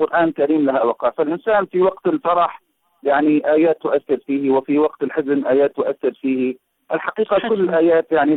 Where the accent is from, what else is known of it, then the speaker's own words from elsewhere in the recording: Aleppo, Aleppo Governorate, Syria; الحمد لله هنا عندنا في حلب أو في سوريا بشكل عام نهضة قرآنية عالية، فلله الحمد المعاهد منتشرة في كل مساجد بلدي سوريا